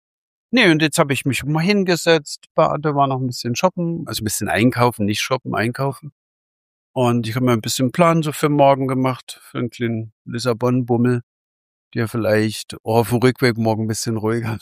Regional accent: Berlin, Germany; facettenreich Kulturen, das lieben wir als Berliner sowieso

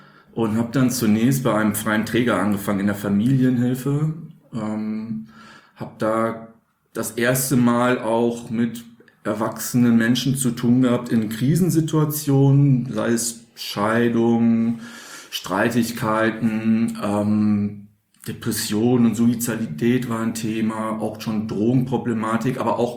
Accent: Münster, North Rhine-Westphalia, Germany; in meinem Heimatort Münster, Nordrhein-Westfalen

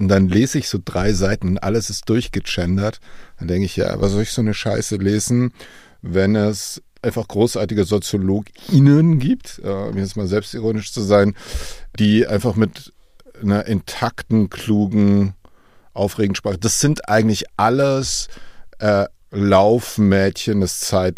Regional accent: Bavaria, Germany; Ich komme ja aus dem Fränkischen

